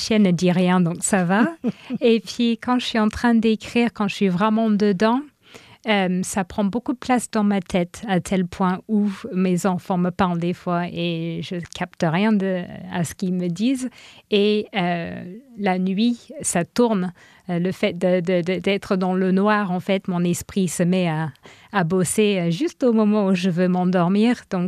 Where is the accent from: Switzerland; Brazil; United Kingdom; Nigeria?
United Kingdom; England; French is a second language; parce que mes parents sont retournés vivre en Irlande du Nord quand j'ai grandi en Angleterre. Et puis, comme ma mère est nord-irlandaise, mes parents sont retournés là-bas. Mais j'ai encore mes oncles et mes tantes dans le sud-ouest de l'Angleterre.